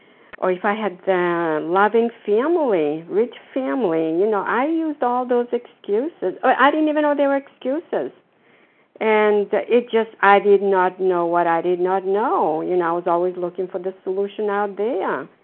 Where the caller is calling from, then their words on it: Florida, United States; I'm calling from Florida.